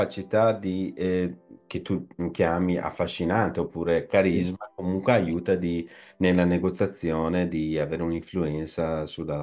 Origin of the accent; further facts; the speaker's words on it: Iran; now in Italy; Io sai che nel mio paese d'origine, l'Iran, nella rivoluzione del 79 viene guidato da una persona